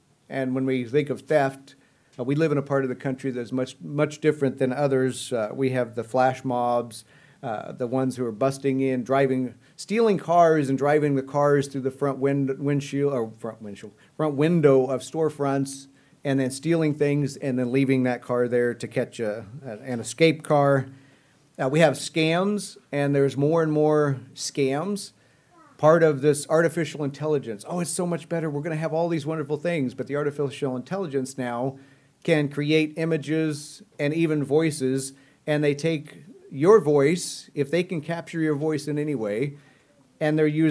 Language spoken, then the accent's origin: English; Midwest, United States; I'm from the Midwest